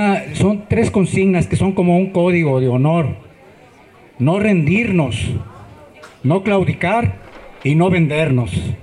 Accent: Amacueca, Jalisco, Mexico; somos del sur de Jalisco, ¿sí? Viniendo para acá, viniendo ya de Guadalajara rumbo a Colima, ¿verdad? Es en el municipio de Amacueca, Jalisco. ¿Sí? Entonces, nosotros somos una pequeña comunidad

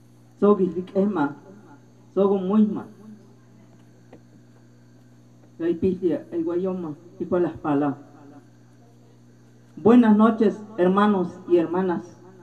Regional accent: Oaxaca, Mexico; Yo vengo de Oaxaca, de la Sierra Chontal. Allá en mi rumbo, en mi región

